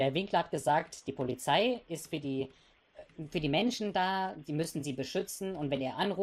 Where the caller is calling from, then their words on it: Deggendorf, Bavaria, Germany; Ich komme aus Deggendorf.